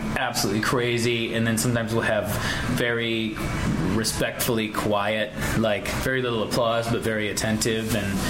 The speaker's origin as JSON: {"language": "English", "town": "Chicago", "region": "Illinois", "country": "United States", "said": "But I love Philly. I don't know. Like, I'm from Chicago."}